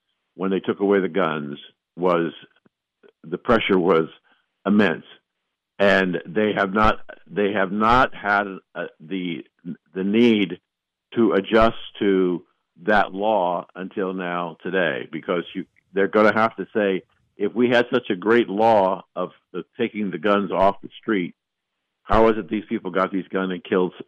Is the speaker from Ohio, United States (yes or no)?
yes; Ohio, United States; And it so happens that my home state, my hometown, is number two in the nation.